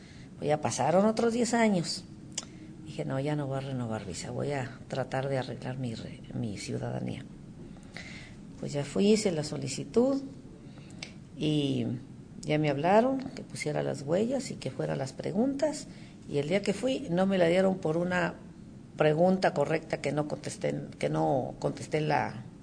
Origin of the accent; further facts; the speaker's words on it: Jerez, Zacatecas, Mexico; vine yo de Jerez a Ciudad Juárez, y ahí me daban también la ciudadanía.